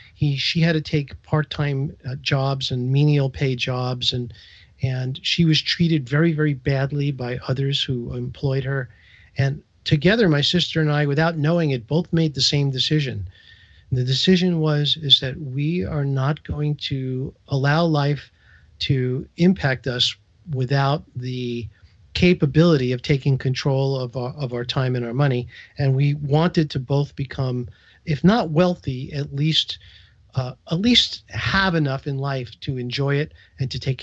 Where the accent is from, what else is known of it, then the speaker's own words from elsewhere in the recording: Brooklyn, New York, United States; Yes, I grew up in Manhattan Beach, Brooklyn, right down the Belt Parkway from you.